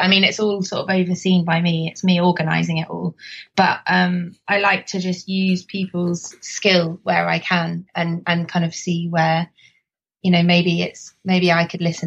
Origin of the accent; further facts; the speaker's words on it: London, United Kingdom; because I grew up around Richmond Park, the house that I spent my childhood in was on one of the roads that's got a pedestrian gate into the park.